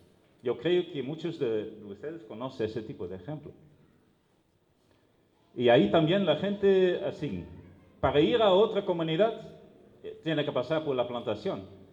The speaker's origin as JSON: {"language": "Spanish", "country": "Brazil", "second_language": "Spanish", "said": "Aquí una imagen de una fábrica de celulosa para hacer papel, que en mi país, en Brasil, se construyó encima de una comunidad"}